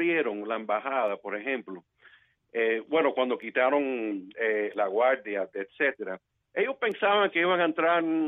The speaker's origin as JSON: {"language": "Spanish", "town": "Miami", "region": "Florida", "country": "United States", "tie": "born or raised there", "said": "porque yo nací en Miami"}